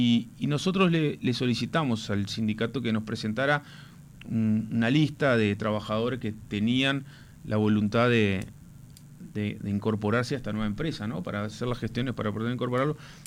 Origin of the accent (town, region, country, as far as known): Uruguay